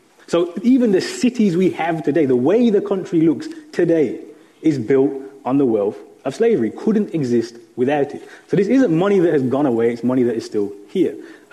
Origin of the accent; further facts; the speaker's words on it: Birmingham, West Midlands, United Kingdom; Even places like, I'm from Birmingham. Birmingham made the majority of guns and chains for So the slave trade.